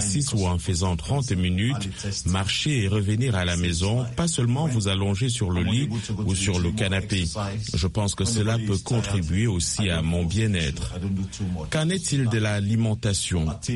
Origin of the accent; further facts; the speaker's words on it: Sierra Leone; Parce que d'où je viens, où je suis né en Sierra Leone, où il n'y a pas un meilleur traitement